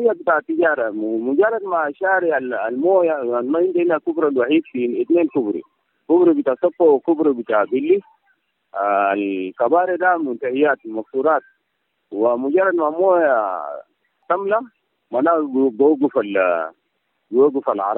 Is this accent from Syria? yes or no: no; Raja, Western Bahr el Ghazal, South Sudan; أولا نحن كأمة جنوبية من داخل راجع